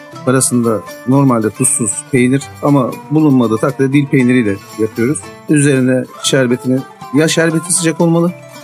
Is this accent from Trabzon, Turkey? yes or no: no; Kastamonu, Turkey; Kastamonu'yum aslen.